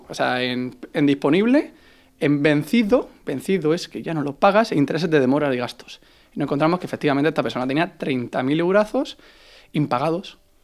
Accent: Murcia, Region of Murcia, Spain; De Murcia. No se nota, ¿no? Apenas.

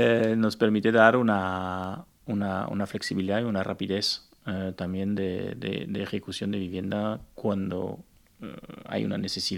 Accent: Belgium; now in Spain; Yo hace 25 años llegué a España, que soy de Bélgica.

